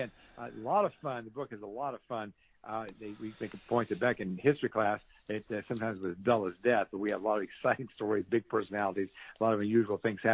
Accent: Texas, United States; I'm from Texas.

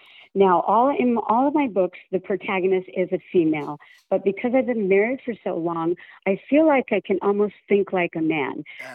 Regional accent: San Diego, California, United States; But it's set in my hometown of San Diego, and it's in the delightful community of Little Italy.

